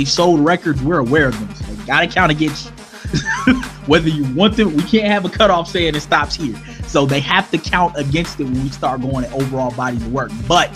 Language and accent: English; Ohio, United States; and I'm from Ohio, like we were listening to that shit in like 7th, 8th grade.